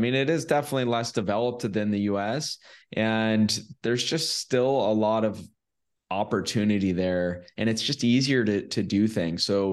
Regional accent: California, United States; I'm from California originally.

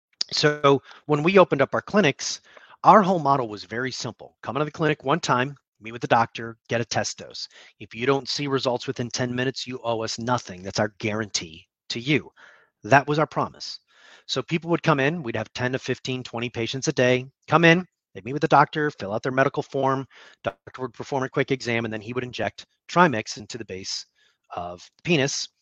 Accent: Mount Prospect, Illinois, United States; Elmhurst Avenue, which is where we grew up in Mount Prospect.

